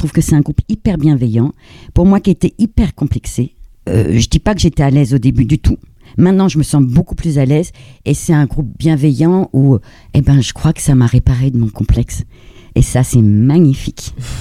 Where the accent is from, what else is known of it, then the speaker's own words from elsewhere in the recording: Chartres, Centre-Val de Loire, France; Je viens de Chartres.